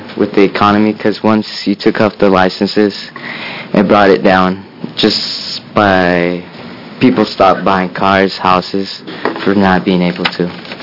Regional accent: Oregon, United States; also born or lived in Mexico; I was born in Mexico, brought here only at the age of six months. I lived my life in Oregon all my life.

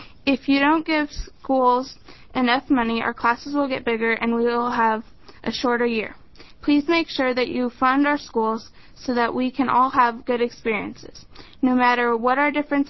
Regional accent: Portland, Oregon, United States; I'm from Portland. I am a seventh grader at Fernwood Middle School. I have been in the Portland Public School since first grade.

